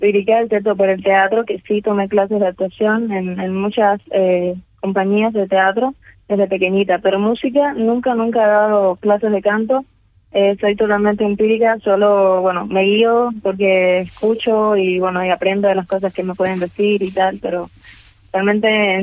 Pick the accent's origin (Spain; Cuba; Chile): Cuba; ya que soy cubana